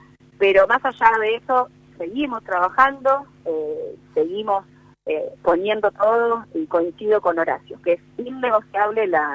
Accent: Rosario, Santa Fe, Argentina; sentirnos representados como rosarinos

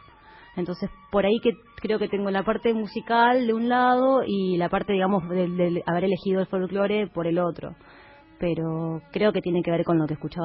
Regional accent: Buenos Aires, Argentina; born there; Yo nací en Capital Federal.

